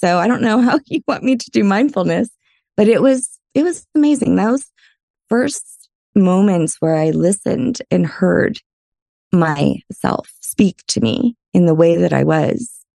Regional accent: Louisiana, United States; I'm from Louisiana. So that deep rooted Southern hospitality is a real thing, right?

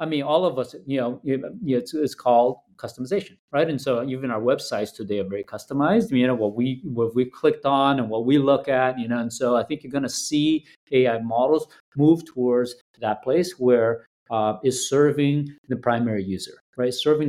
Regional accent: Brazil; also born or lived in Taipei, Taiwan; I was born in Taipei. You know, I grew up in Brazil, but I was born in Taipei.

